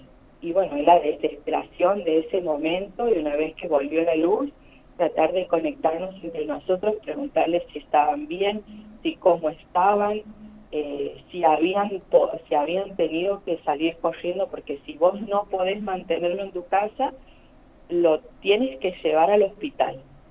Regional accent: Santiago del Estero, Argentina; La mayoría somos de Capital y Banda.

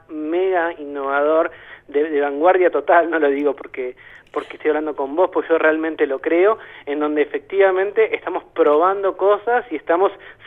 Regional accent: Buenos Aires Province, Argentina; now in Buenos Aires, Argentina; Yo no soy porteño, vivo acá, pero soy de la provincia

